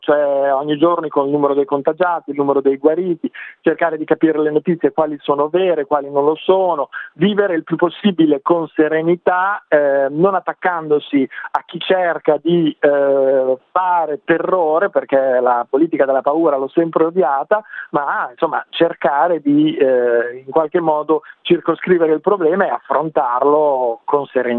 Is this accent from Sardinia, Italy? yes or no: no; Bologna, Emilia-Romagna, Italy; io ad esempio vengo da Bologna, a Bologna sono tornato